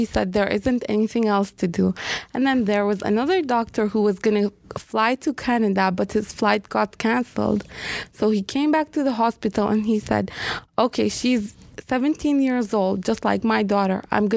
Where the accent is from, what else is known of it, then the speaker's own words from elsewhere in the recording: Kurdistan Region, Iraq; I'm from Kurdistan, and most of you might not know where that is, but this is northern Iraq. So, yeah, I'm from there